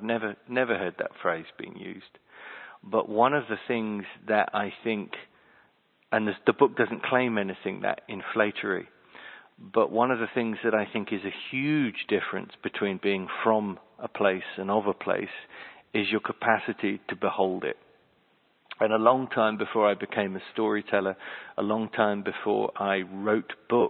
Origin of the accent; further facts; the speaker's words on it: South West England, United Kingdom; I come from the West Country of England, come from a county called Devon, where variants of my family have been there for 200 years.